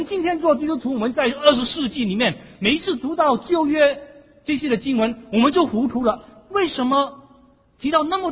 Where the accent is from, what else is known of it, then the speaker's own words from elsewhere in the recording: Hong Kong; now in United States; 在我长大的时候，在香港，每过年的时候，我们总是会穿新的衣服